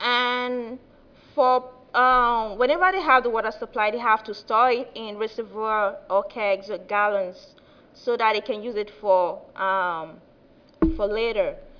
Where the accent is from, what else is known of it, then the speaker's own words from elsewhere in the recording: Nigeria; I'm from Nigeria